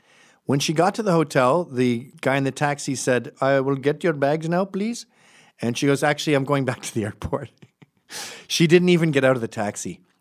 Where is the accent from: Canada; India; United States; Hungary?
India; moved away; But most of these immigrants came when I came in the 70s from India, where they were already severely westernized.